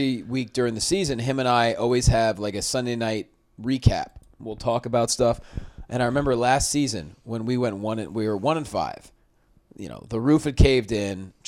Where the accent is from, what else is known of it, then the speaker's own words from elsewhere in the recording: Pennsylvania, United States; Because growing up in Pennsylvania, everyone loves the Eagles.